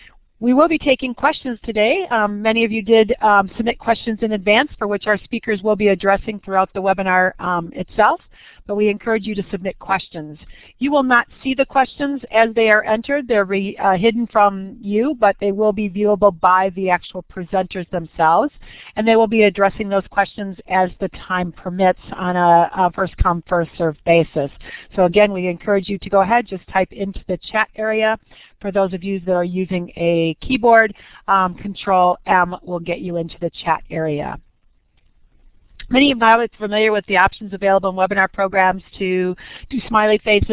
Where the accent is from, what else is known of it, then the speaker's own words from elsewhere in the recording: Chicago, Illinois, United States; I'm from Chicago, so we know that we have at least 6 more weeks of winter